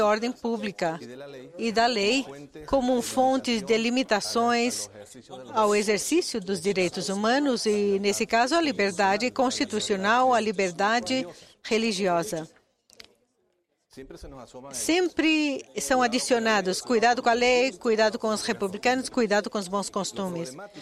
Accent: Venezuela; venho da Venezuela.

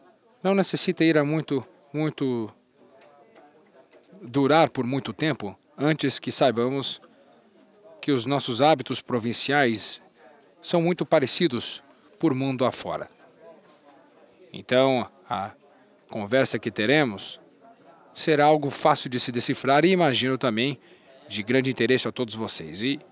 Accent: South Africa; quão tumultuada é a minha terra da África do Sul

